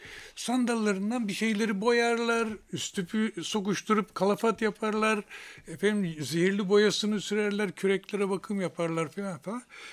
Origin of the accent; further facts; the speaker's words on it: Gölcük, Kocaeli, Turkey; çocukluğum Marmara kıyılarında geçti. Bir bariyeli deniz astsubayının oğluyum ben. Dolayısıyla hem aklımda kalan, bilinçli olduğum dönemden başlamak gerekirse ilkokula Gölcük'te